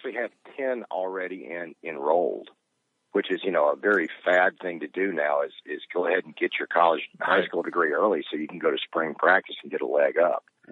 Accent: Alabama, United States; One, I'm from Alabama, and it's the closest pro team I've ever had in my life.

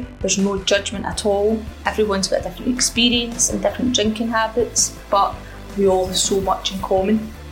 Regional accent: Glasgow, Scotland, United Kingdom; I'm from Glasgow.

